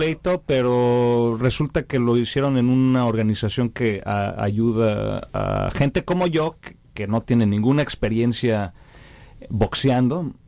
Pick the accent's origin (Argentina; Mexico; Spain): Mexico; estando en un país como en el West Coast de Norteamérica, a veces es un poco difícil sobresalir como talento latinoamericano, ¿no? Más que nada siendo mexicano.